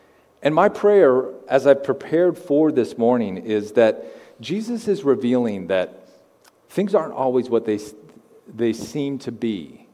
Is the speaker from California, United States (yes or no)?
yes; California, United States; moved away; A few years ago, about 7 years ago, my family and I, we relocated here from California.